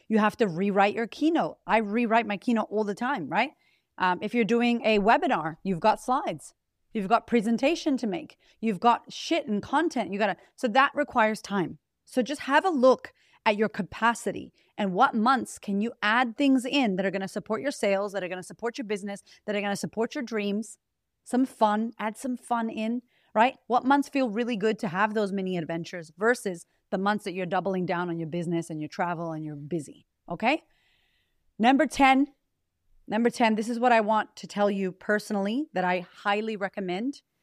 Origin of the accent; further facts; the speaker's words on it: Boston, Massachusetts, United States; I'm like, yo, I'm from Boston. We never put no damn chains on the tires.